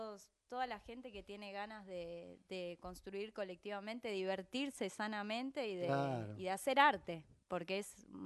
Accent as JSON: {"language": "Spanish", "town": "Haedo", "region": "Buenos Aires Province", "country": "Argentina", "said": "Pero, soy de Aedo."}